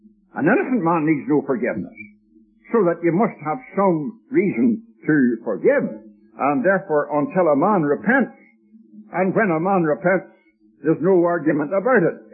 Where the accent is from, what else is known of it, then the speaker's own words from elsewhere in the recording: Ireland; We have inherited, all of us have it, we're all Irish folk here except our dear friends from abroad